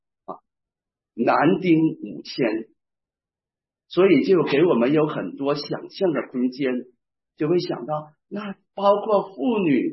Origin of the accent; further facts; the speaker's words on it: Shenyang, Liaoning, China; 甜嘴麻舌的，这是东是我们沈阳话